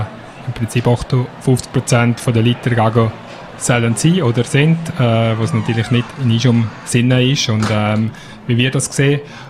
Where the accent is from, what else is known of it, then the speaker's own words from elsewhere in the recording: Valais, Switzerland; das ist doch eine gute Sache, da müssen wir als Walliser ja stimmen am 10. Juni.